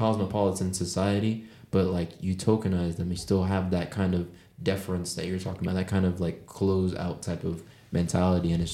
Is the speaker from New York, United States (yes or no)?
yes; Bronx, New York, United States; I'm a kid from Bronx.